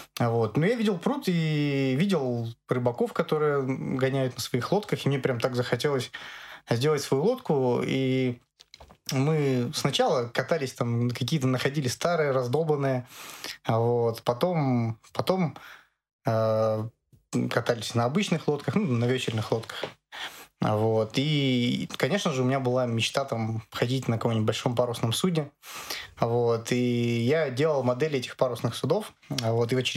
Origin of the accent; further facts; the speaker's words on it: Omutninsk, Kirov Oblast, Russia; born there; Я вообще родился в Омутнинске. В Омутнинске есть большой пруд. Вот. И все, что я видел, это как бы большой металлургический завод, этот пруд.